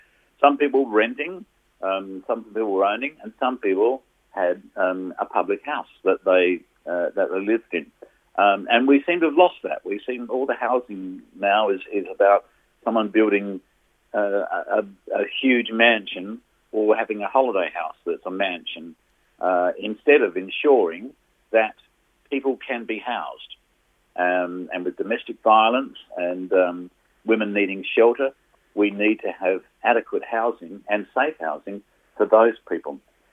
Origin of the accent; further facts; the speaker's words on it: Blair Athol, South Australia, Australia; So when I was brought up in Blair Athol, not Mayo, I moved to the hills because I thought it'd be a beautiful lifestyle